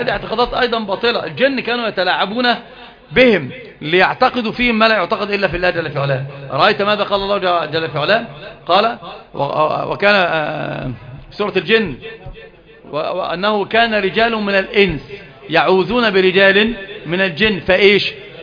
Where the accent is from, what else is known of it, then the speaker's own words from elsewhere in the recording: Egypt; وانت ترى يعني عندنا في مصر حتى وفي غيرها لما يتكلم يقول لك ده بوم